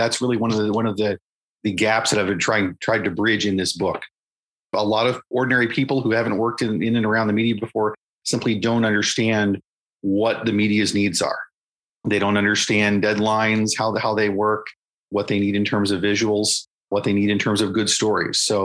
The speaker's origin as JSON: {"language": "English", "country": "United States", "tie": "born or raised there", "said": "I grew up in Western Sussex County, reading multiple newspapers every day."}